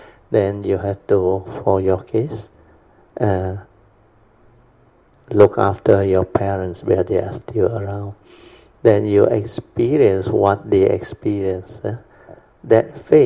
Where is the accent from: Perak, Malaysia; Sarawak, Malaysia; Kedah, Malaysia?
Kedah, Malaysia; Alor Setar; English is a second language; I have from my hometown one, Alostar one, and also the university one.